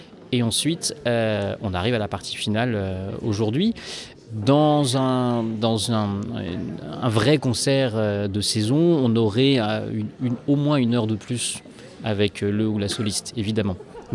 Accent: Tours, Centre-Val de Loire, France; now in Paris region, France; moi j'habite sur la région parisienne, je viens de Tours à l'origine, donc pas du tout des Hauts-de-France

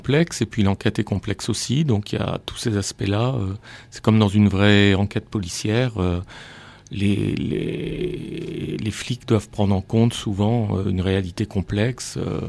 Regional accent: Lille, Hauts-de-France, France; Oui, je suis né à Lille. J'habite Lambersart, mais et j'enseigne à Lillin. Donc, je connais quand même bien Lille. Quand même, je suis né dans le vieux Lille. Et bon, maintenant, ça fait 56 ans que j'y traîne mes guêtres.

